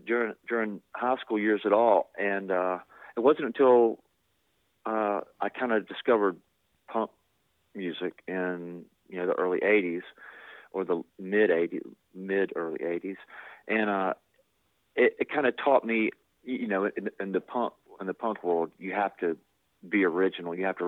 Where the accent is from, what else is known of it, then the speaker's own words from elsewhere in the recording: Fayetteville, United States; I think it's because I grew up in Fayetteville